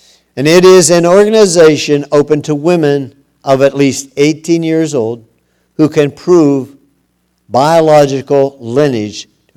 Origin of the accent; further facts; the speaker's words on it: Zurich, Switzerland; So I came from Zurich, Switzerland.